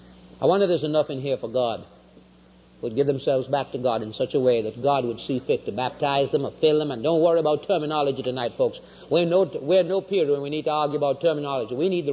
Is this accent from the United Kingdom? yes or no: yes; England, United Kingdom; I'm an Englishman, and I remember I was a little boy when the Germans ran the British out at Dunkirk.